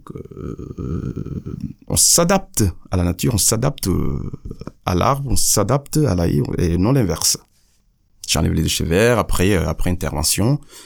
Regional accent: Casamance, Senegal; je suis originaire du sud du Sénégal, la Casamance, et on est entouré de forêts. Donc depuis tout petit, on baigne dans la nature

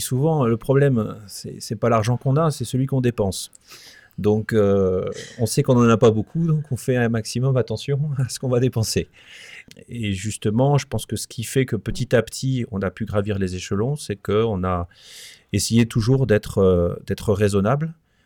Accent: Grand Est, France; moved away; moi je suis lorrain d'origine, et je suis arrivé donc il y a 15 ans dans la région

